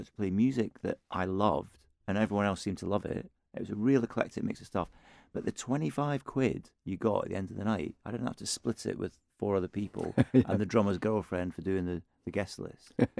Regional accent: Scotland, United Kingdom; moved away; also born or lived in Aberdeen / East Midlands; I am from Aberdeen. I left when I was very little, and I grew up in Fife, which is a little county just over the Forth from Edinburgh. But then moved to the East Midlands in the early 80s when my dad got a job

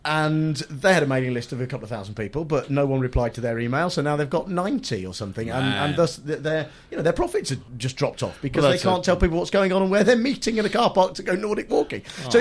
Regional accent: England, United Kingdom; And I grew up in the Midlands, so the local TV ad when I was a kid

